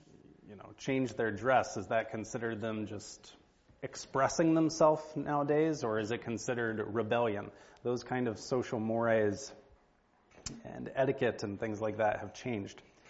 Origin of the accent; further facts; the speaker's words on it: East Coast, United States; I was raised on the East Coast, so I was somewhat near Virginia, for whatever that's worth.